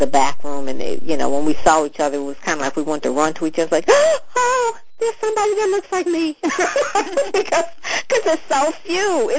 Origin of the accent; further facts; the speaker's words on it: Detroit, Michigan, United States; I'm from Detroit